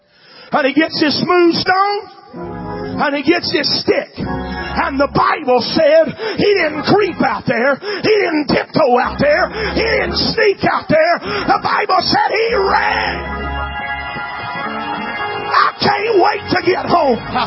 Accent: Alabama, United States; I'm from Alabama. I just can't help it.

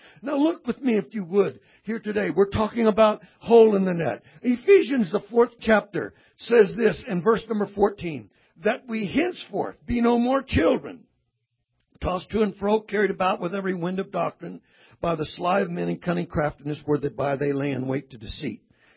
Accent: California, United States; I come from California, man.

